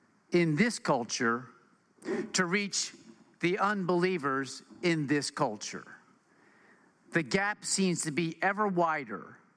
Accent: Philadelphia, Pennsylvania, United States; And I grew up in Philadelphia, so it had a special place in my heart.

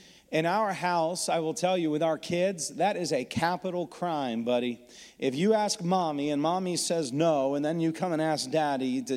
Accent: Texas, United States; born there; also born or lived in Washington, D.C. / Ohio / New Mexico; I was born on an Air Force base in Texas. From there, we moved to another Air Force base in D.C., then another base in Ohio, then another base in New Mexico

